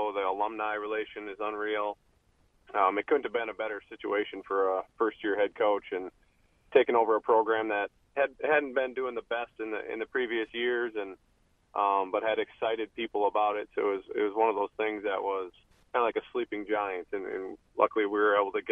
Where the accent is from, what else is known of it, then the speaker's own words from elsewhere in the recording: North Branch, Minnesota, United States; And I'm from the Twin Cities area. I grew up in North Branch, Minnesota.